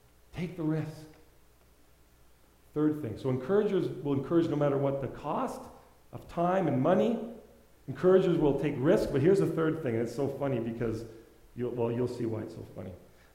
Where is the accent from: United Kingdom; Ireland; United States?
Ireland; I like that because I'm Irish